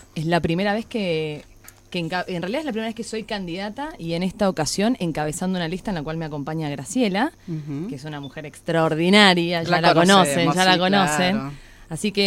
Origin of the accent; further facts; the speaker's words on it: Salta, Argentina; somos los salteños los que elegimos cómo queremos constituir la lista final